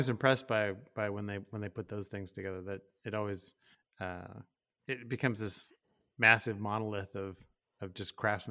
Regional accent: Pacific Northwest, United States; I grew up in the Northwest, so a light drizzly rain is like 90% of me walking to school.

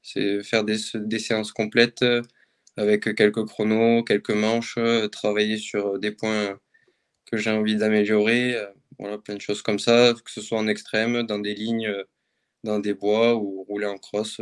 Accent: Occitanie, France; j'ai fait pas mal d'extrêmes quand même cet hiver chez moi, en Lozère

